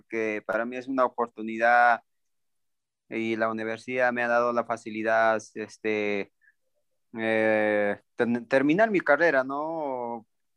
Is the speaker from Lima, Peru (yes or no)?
no; Huancavelica, Peru; now in Huancayo, Peru; yo soy de Huancavelica, pero ya radico aquí en Huancayo desde abril de 2014.